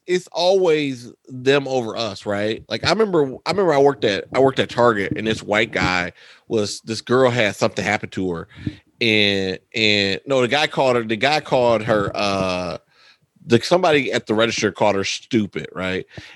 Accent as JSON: {"language": "English", "town": "Detroit", "region": "Michigan", "country": "United States", "said": "Like when I tell people I'm from Detroit, like I literally play, like I tell people immediately, like people like, wait, from Detroit?"}